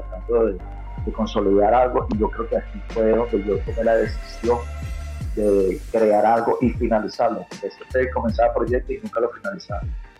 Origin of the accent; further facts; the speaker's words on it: Venezuela; moved away; mi tierra, mi Venezuela amada. Y nada, como todo inmigrante que sale de su país